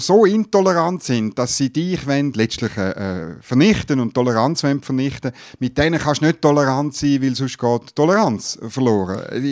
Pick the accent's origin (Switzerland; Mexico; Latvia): Switzerland; Ich glaube wirklich, jetzt wir als Schweizer, wir müssen da genauer anschauen.